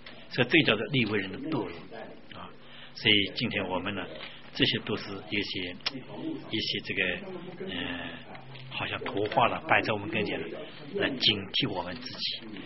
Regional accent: China; now in Canada; 好像我们中国人呢、啊，到加拿大来住了之后，我们的儿女怎么样？就不会说中国话了。

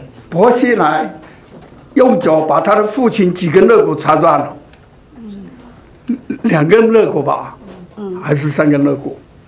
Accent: China; moved away; 所以我们中国人也知道要有良心孝敬父母，不应该这样做。那么原来我在大陆的时候

